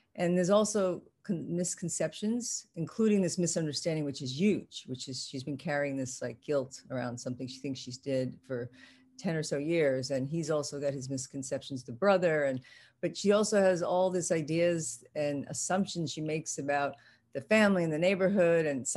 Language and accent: English; New York City, New York, United States; Yes, I grew up in Pelham Bay, which is actually, that's where the title comes from. It's the last stop on the 6 train, and it's right by Pelham Bay Park, not too far from Westchester Square, so Northern Bronx.